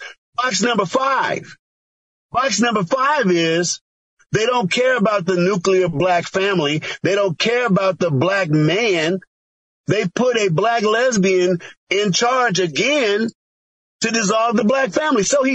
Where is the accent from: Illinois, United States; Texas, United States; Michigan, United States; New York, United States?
Illinois, United States; Chicago; I grew up on the South Side of Chicago watching black people vote for the Democrats every single time, and they got nothing for it.